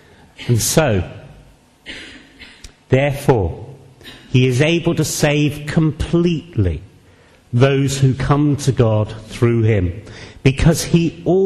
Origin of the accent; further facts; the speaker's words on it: United Kingdom; You know, we're too British. We should have a little bit of Afro-Caribbean here, shouldn't we?